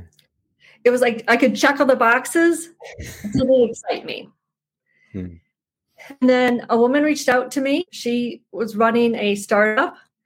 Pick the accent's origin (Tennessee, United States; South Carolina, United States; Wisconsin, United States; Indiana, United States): Wisconsin, United States; Madison; So I grew up in Madison, Wisconsin. My parents own a men's clothing store.